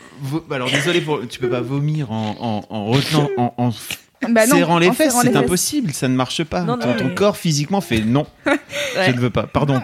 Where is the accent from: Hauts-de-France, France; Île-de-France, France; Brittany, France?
Hauts-de-France, France; Neuville-en-Ferrain; Moi, je viens de Neuville-en-Ferrin dans le 59.